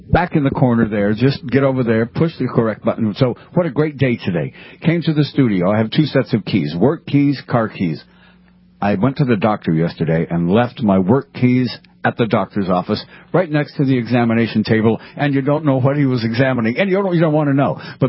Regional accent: California, United States; I kept saying, I was from California.

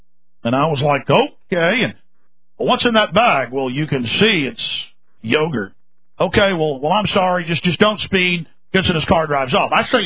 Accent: Florida, United States; So that's how pathetic my home state, my beloved, has become.

